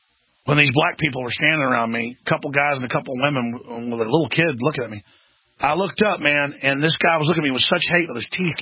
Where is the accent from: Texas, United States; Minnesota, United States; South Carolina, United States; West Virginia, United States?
Texas, United States; Dallas; You know, I grew up in Dallas, Texas, and I had the fun chance to be racially attacked.